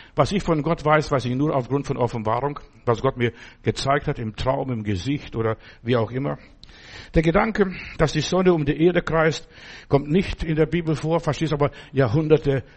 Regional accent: Germany; damit ich auch unterwegs Fernseh oder die Programme aus meiner Heimat, aus Deutschland oder wo auch immer, wo ich bin, hören kann

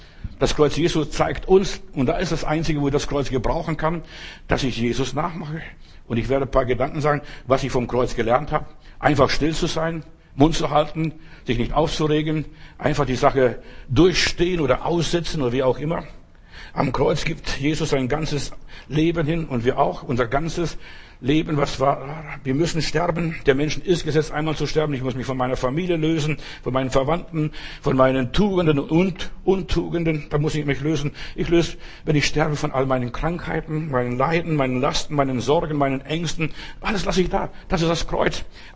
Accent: Southern Germany, Germany; Bei uns, also wo ich aufgewachsen bin, also in Süddeutschland war es meistens so

